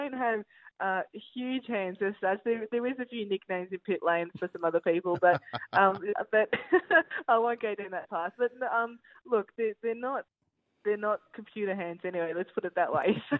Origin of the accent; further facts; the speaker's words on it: Victoria, Australia; because I'm actually from Victoria.